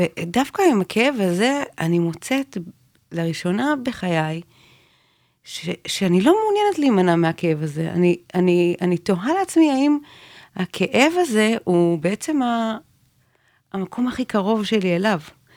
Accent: Beit El, West Bank, Palestine; now in Merhavia, Israel; גדלתי בבית אל, כיום אני גרה ב מושב מרחביה.

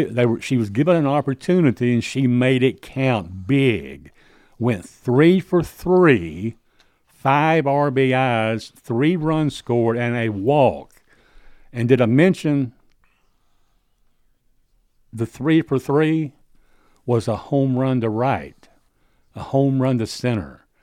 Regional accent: Columbia, Tennessee, United States; Yeah, I'm from Columbia.

